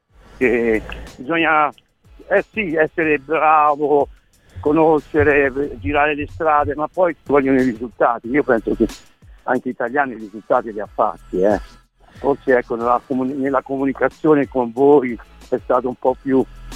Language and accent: Italian; Avellino, Campania, Italy; E come noi napoletani, io sono di Avellino.